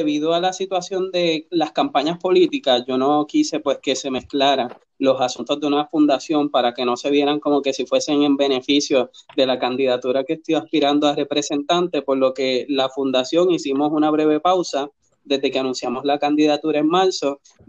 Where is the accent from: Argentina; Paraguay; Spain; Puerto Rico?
Puerto Rico; Gurabo; Yo soy producto de Residencial Público Luis del Carmen Echevarría de Gurabo. Soy huérfano desde los 14 años